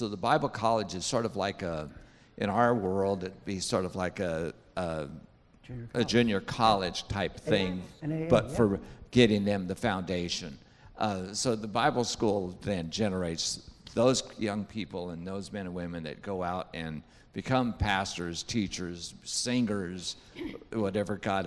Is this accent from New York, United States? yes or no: no; California, United States; I grew up in California in a small little Spanish-speaking church, and that's all I knew.